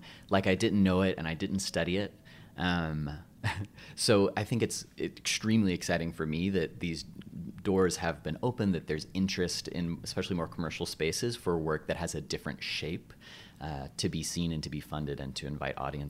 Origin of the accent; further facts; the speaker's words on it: Florida, United States; Like, I have this kind of bluegrass swamp musical that's set in Florida. I'm from Florida.